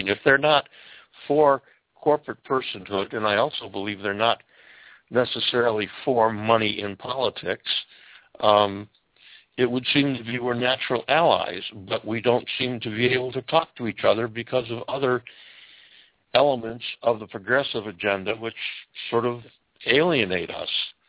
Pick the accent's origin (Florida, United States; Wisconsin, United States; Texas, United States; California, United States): Wisconsin, United States; from Wisconsin.